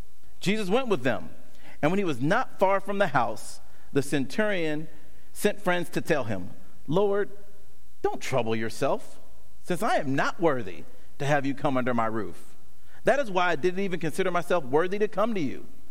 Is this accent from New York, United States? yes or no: no; Atlanta, Georgia, United States; I mean, I'm from Atlanta, so I love our teams